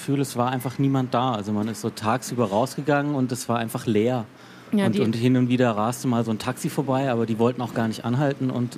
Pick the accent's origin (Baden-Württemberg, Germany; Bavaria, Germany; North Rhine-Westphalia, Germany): Baden-Württemberg, Germany; Freiburg; now in Berlin, Germany; Meine Mutter ruft aus meiner Heimatstadt Freiburg an.